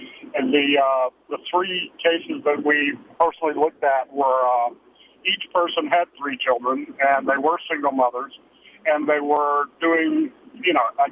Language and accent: English; Massachusetts, United States; First of all, Lisa, I'm also from Massachusetts, and I have a degree in sociology.